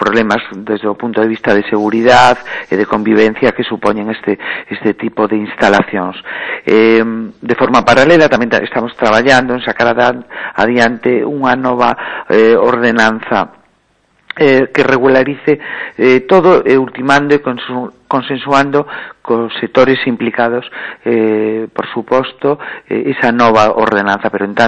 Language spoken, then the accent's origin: Galician; Lugo, Galicia, Spain; o primeiro patrimonio é como somos os lucenses